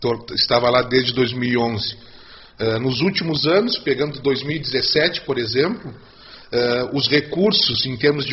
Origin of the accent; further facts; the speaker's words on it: Pelotas, Rio Grande do Sul, Brazil; born there; Eu sou nascido em Pelotas.